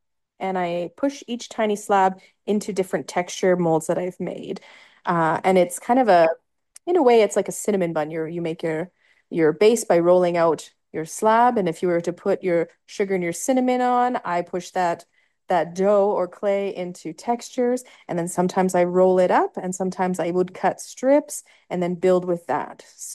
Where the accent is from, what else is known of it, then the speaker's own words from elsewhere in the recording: Alberta, Canada; I was born and raised in Alberta